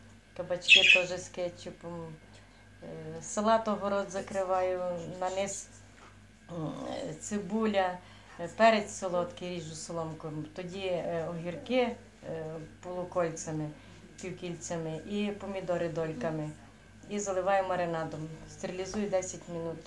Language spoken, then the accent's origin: Ukrainian; Ivano-Frankivsk Oblast, Ukraine; moved away as an adult; З Івано-Франківської області, Західної України.